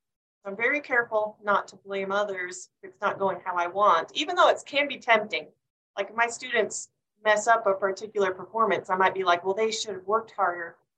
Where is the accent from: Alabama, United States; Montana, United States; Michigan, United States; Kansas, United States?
Michigan, United States; Midland; I grew up mostly in Midland, Michigan, and I joined orchestra after I saw a recruiting show when I was in fourth grade.